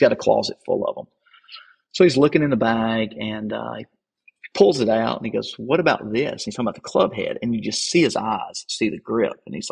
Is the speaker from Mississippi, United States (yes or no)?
yes; Mississippi, United States; and of course, I'm from Mississippi